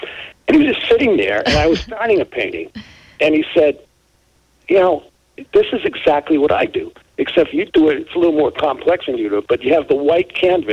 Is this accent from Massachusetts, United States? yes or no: yes; Boston, Massachusetts, United States; I'm from the Boston area, and I had a lot of Irish musician friends.